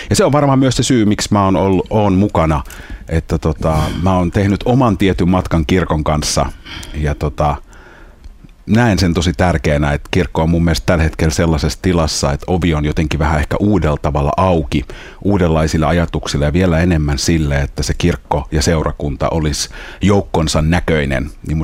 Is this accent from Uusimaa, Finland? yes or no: yes; Helsinki, Uusimaa, Finland; mä oon kasvanut Helsingissä pienessä kerrostalolähiössä